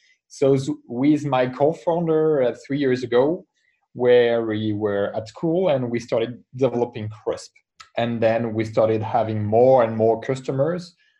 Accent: France; I come from France. I'm a French entrepreneur.

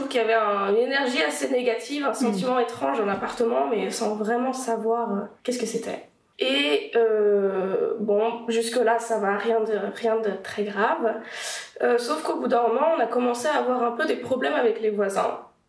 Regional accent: Toulouse, Occitanie, France; also born or lived in Brittany; now in Berlin, Germany; Je viens donc de Toulouse et de Bretagne.

